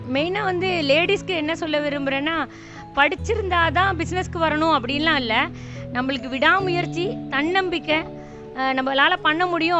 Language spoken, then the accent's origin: Tamil; Orathanadu, Tamil Nadu, India; எங்கள் சொந்த ஊர் வந்து ஒரத்தநாடு, தஞ்சாவூர் பக்கத்தில் இருக்க 23 கிலோமீட்டர்ஸில் ஒரத்தநாடுங்கிற பிளேஸில்.